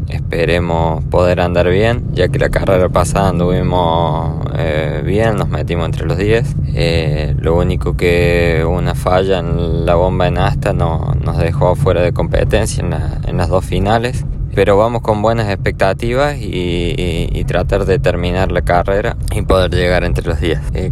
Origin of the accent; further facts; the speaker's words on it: Justo Daract, San Luis, Argentina; soy de Justo Darac San Luis, soy piloto de la Fórmula Renault Plus.